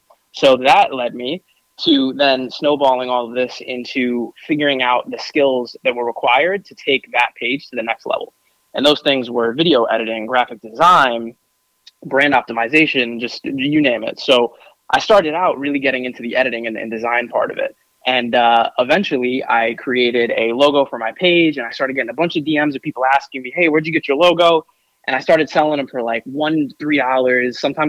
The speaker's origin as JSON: {"language": "English", "region": "North Carolina", "country": "United States", "tie": "born or raised there", "also_born_or_lived": "New York", "said": "And I grew up in North Carolina, but went back and forth to New York a lot growing up to see my family, because I'm Puerto Rican and Italian, and I've got a really big Puerto Rican side."}